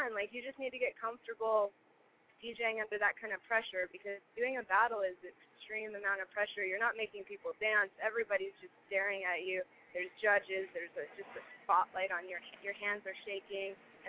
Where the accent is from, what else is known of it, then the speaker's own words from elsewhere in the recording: Seattle, Washington, United States; now in Las Vegas, United States; I grew up in Seattle, and then I went to college at Washington State University, and after college I moved to Los Angeles. And then in about 2008, I moved to Vegas.